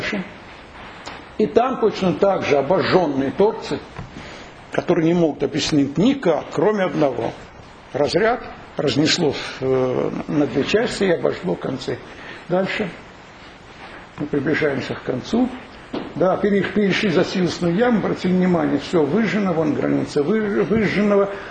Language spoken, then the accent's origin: Russian; Saratov, Saratov Oblast, Russia; Ну, я саратовец, мне ближе этим.